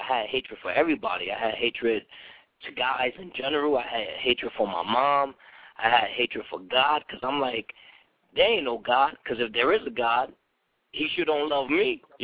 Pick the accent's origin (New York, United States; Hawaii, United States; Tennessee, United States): New York, United States; Bronx; I was born in Union Hospital in Bronx, New York.